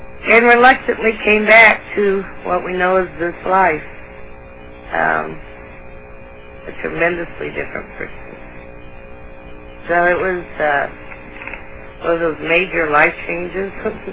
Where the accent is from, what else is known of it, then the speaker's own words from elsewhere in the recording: Indianapolis, Indiana, United States; I was born and raised in Indianapolis.